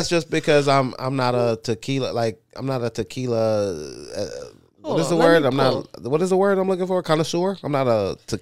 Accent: England, United Kingdom; I'm saying I'm English, so I didn't know what the fuck he was saying.

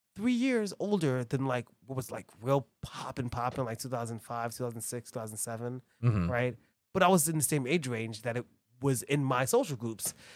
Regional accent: Bronx, New York, United States; because I'm from the Bronx, everyone was Black and Hispanic.

